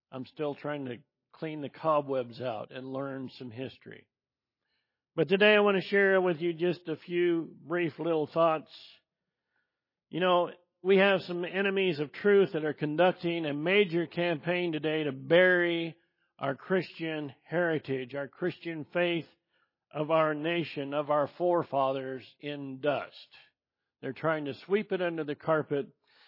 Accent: Northwest, United States; I'm a boy from the Northwest, and all of that stuff was in another world.

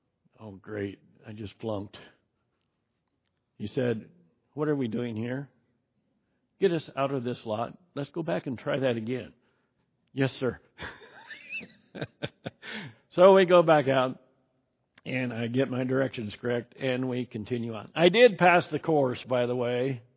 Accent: Idaho, United States; As most of you know, you will now all know, I grew up in Southwest Idaho.

